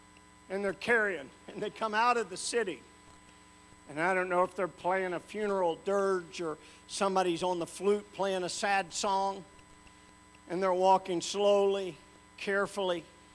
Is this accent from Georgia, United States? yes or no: no; Tennessee, United States; I'm from the South. In Tennessee, when you died, some member of the family had to sit with you all night long.